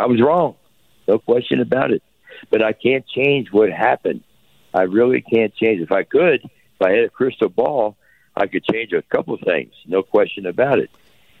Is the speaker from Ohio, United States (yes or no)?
yes; Cincinnati, Ohio, United States; I'm from Cincinnati, Ohio. I was born 3 miles from Great American Ballpark.